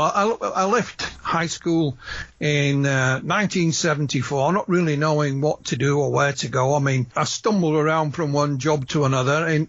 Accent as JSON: {"language": "English", "region": "Yorkshire and the Humber", "country": "United Kingdom", "tie": "born or raised there", "said": "growing up in Yorkshire. My mum was from Northern Ireland."}